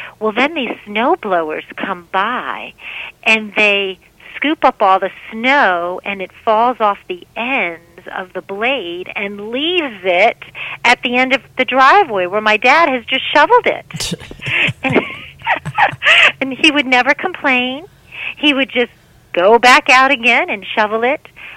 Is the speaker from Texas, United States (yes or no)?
no; Albany, New York, United States; I grew up in Albany, New York, and they have a ton of snow.